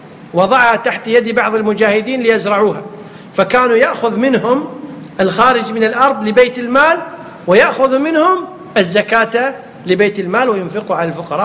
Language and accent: Arabic; Kuwait; يمكن يسميه عندنا في الكويت شو يسمونه